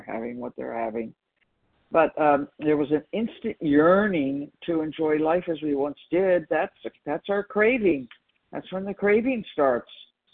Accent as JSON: {"language": "English", "region": "California", "country": "United States", "said": "from California."}